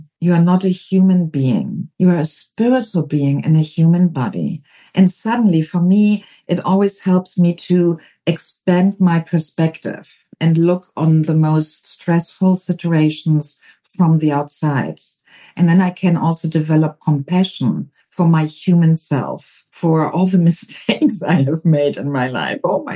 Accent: Germany; now in United States; Yeah, I'm from Germany originally

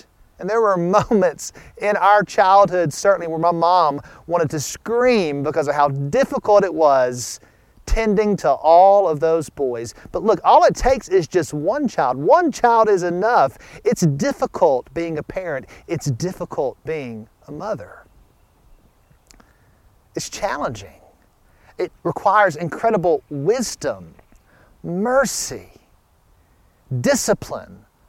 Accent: Alabama, United States; as I grew up in Northwest Alabama, I'm the second of five boys.

